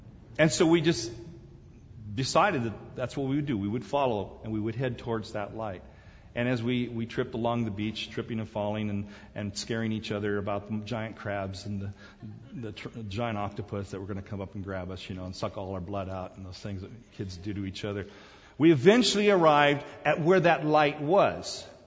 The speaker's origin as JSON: {"language": "English", "country": "South Korea", "tie": "born or raised there", "also_born_or_lived": "Borneo", "said": "I grew up in Korea and also in Borneo"}